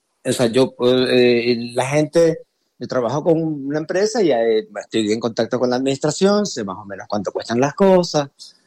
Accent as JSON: {"language": "Spanish", "country": "Venezuela", "said": "la planificación de tu vida es casi que en Venezuela, siendo venezolano en Venezuela, es casi un privilegio."}